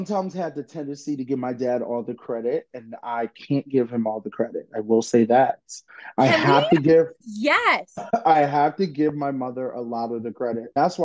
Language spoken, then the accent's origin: English; Philadelphia, Pennsylvania, United States; So I think growing up in Philadelphia, especially growing up in the hood, you gotta have some type of backbone